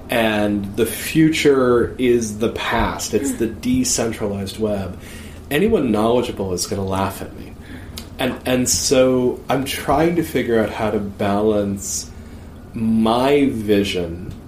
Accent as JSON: {"language": "English", "country": "United States", "said": "I think the quick answer is I'm an American, right?"}